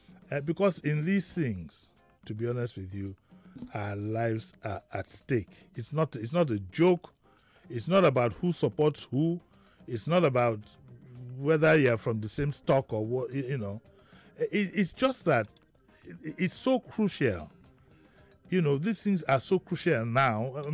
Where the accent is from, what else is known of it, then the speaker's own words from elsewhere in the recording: Nigeria; But as a Nigerian and as an African, and to put it bluntly, as a black man, I felt that what we did yesterday was completely inappropriate.